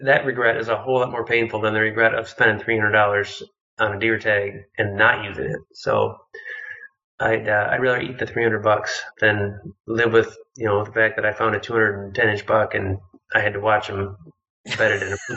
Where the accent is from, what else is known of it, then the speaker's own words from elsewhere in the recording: Midwest, United States; But the curse of living, being born, growing up in the Midwest.